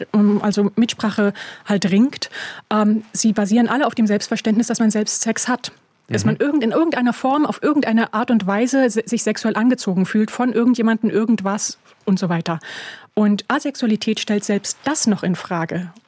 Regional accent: Berlin, Germany; also ich komme aus Berlin

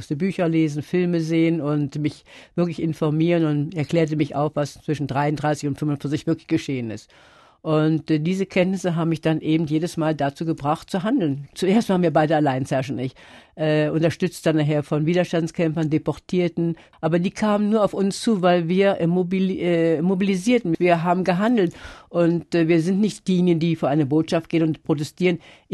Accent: Germany; now in France; dann will ich auch versuchen, als Deutsche hier irgendwas zu tun in Frankreich.

